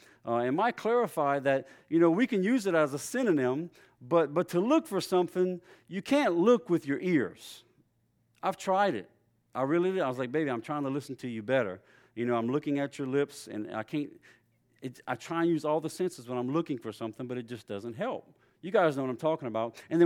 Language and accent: English; Louisiana, United States; Well, I was raised in South Louisiana, and we lived off of $300, not a day, a month.